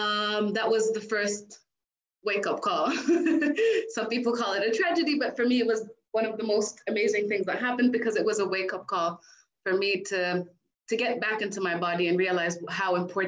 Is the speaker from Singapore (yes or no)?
no; Palestine; As they said, I'm from Palestine, so I work a lot with trauma.